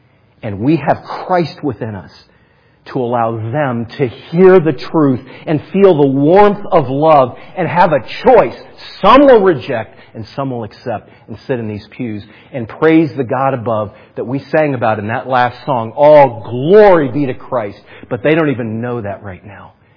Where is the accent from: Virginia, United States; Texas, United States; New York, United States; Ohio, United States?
Ohio, United States; Canton; I grew up in Canton, Ohio. I was a football head all my life.